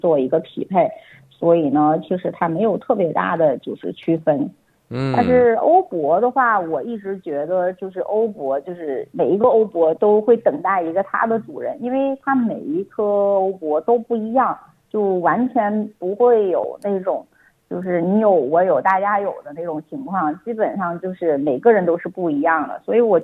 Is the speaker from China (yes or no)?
yes; China